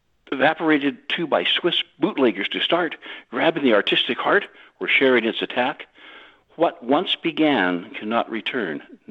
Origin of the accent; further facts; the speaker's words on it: British Columbia, Canada; Floating around in the Salish Sea. Matter of fact, and we're Canadian, of course, up here.